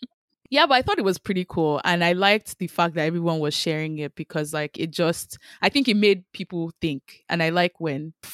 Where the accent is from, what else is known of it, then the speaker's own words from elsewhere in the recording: Imobi, Ogun, Nigeria; So I'm not from Ijebu Ode. I'm from Imobi, which is Ijebu East. I'm still Ijebu, and the festival is for Ijebu people